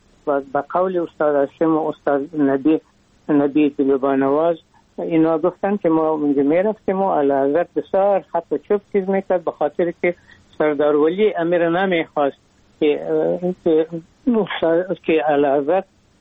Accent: Afghanistan; ما از افغانستان آمدیم

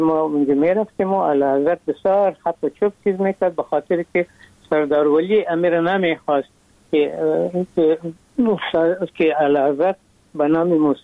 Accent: Afghanistan; ما از افغانستان آمدیم

